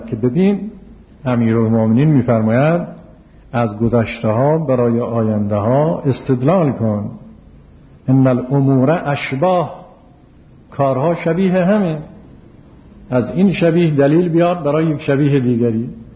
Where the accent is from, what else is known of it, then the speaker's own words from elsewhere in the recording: Yazd, Iran; ما اهل یزد هستیم.